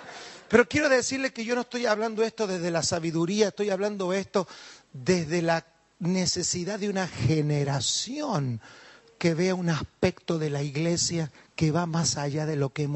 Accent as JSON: {"language": "Spanish", "country": "Argentina", "lives_now": "Spain", "said": "usted sabe que yo vengo de allá de Argentina"}